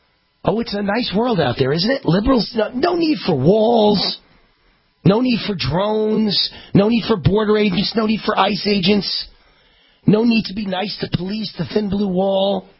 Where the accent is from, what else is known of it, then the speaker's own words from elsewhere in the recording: New York, United States; I'm just glad I was born and raised in New York. Because when you're born and raised in New York, you're cynical.